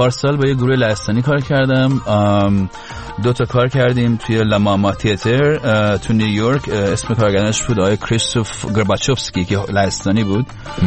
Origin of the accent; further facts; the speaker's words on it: Iran; moved away; که از ایران اومدم بیرون؟ اصلا سال 1999.